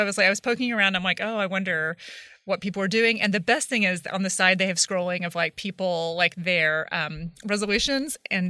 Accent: Texas, United States; also born or lived in Oklahoma; I grew up in Texas and Oklahoma where it's meat. Meat is your meal.

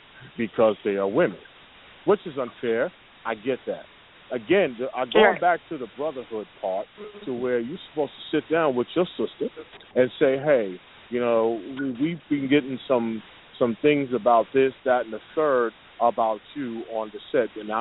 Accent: New York, United States; You know, of course, I'm from New York, but I fly up there.

